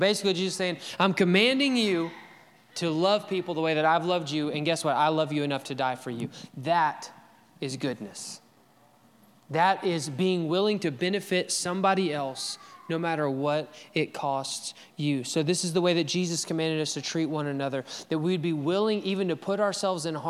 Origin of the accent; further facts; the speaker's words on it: Alabama, United States; I'm from Alabama, and sometimes words that are big and long, I don't have a college degree, okay?